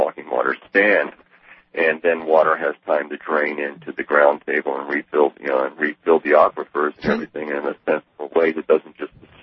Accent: Montana, United States; And we're from Montana originally, and Montana has been in a 10-year drought cycle.

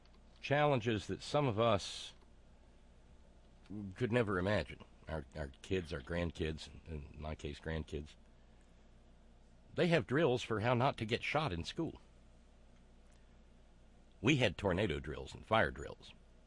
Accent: Florence, Alabama, United States; And it comes out of my hometown. down there in Florence, Alabama.

